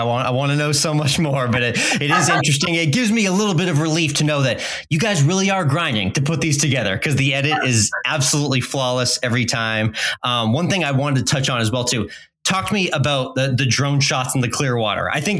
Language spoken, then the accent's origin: English; New England, United States; I'm from New England where lobsters are ubiquitous